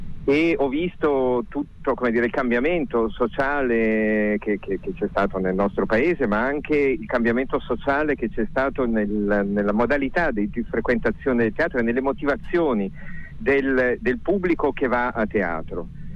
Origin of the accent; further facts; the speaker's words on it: Piedmont, Italy; Da 30 anni, ma sono non sono nato qui. Sono piemontese.